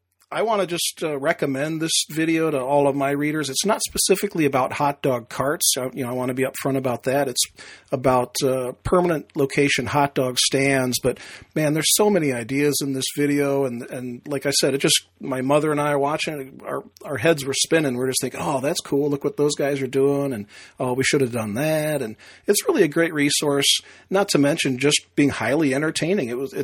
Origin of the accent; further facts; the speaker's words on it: Chicago, Illinois, United States; now in St. Louis, United States; I'm originally from Chicago, so I came up on the Chicago-style hot dogs. Living in St. Louis now, nobody here even heard of those.